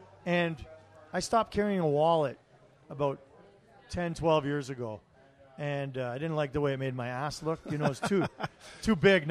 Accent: Toronto, Ontario, Canada; now in Calgary, Canada; And I moved here 23 years ago I went to university in Ottawa. I'm originally from Toronto, and I'm a Calgarian.

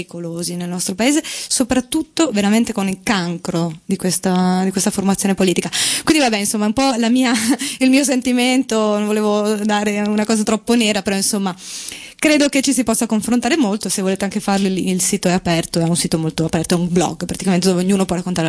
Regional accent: Treviso, Veneto, Italy; mi sento offesa da veneta doc, da trevigiana doc

